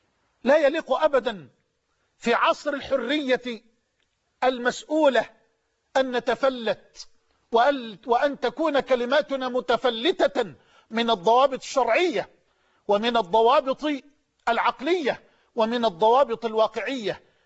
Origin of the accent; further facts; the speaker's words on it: Egypt; وأسأل الله كذلك أن يجعل بلدنا مصر أمنا أمانا سخاء رخاء